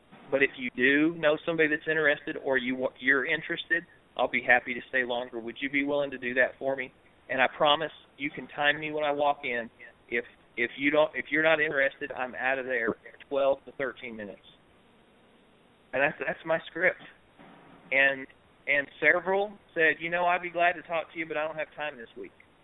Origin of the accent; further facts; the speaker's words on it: Texas, United States; I'm brand new to the area. I'm from Texas and I don't know anybody.